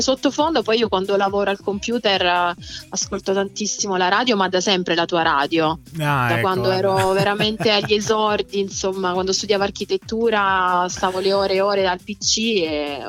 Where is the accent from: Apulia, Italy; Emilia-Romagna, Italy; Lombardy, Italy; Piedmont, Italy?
Apulia, Italy; Mesagne; sono di Mesagne, il mio paese. Mesagne, proprio si chiama, sì.